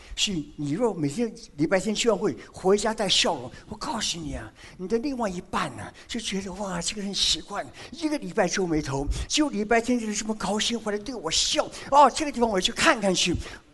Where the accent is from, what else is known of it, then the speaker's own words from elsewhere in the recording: China; 哎，我们中国人脑筋很清楚的